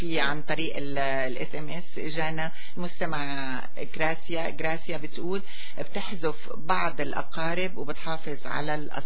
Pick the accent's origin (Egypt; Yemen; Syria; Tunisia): Syria; بشكر كل الأشخاص يلي كانت مشاعرهم حلوة عن بلدنا سوريا